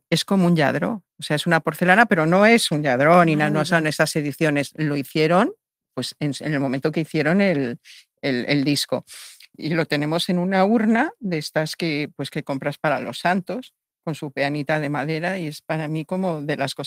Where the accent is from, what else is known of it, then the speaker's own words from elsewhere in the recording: Mexico; now in Spain; yo nací en México, crecí en México y cuando llegué a España en el 73 no había Barbies